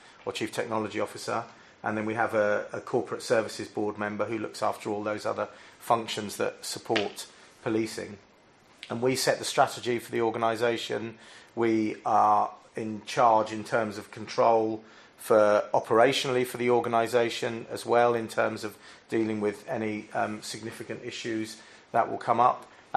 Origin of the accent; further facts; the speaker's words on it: London, United Kingdom; I am also a Londoner, so I was born and bred in London